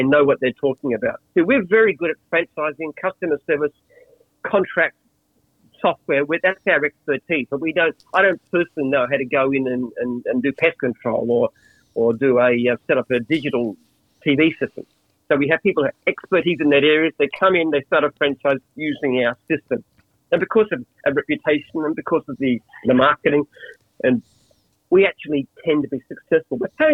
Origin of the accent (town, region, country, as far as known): Australia; born or raised there; also born or lived in England